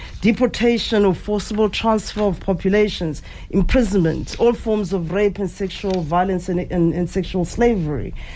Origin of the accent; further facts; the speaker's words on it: South Africa; But the bottom line is, as South African members of the public, civil society, actors, the government itself, I don't care who it is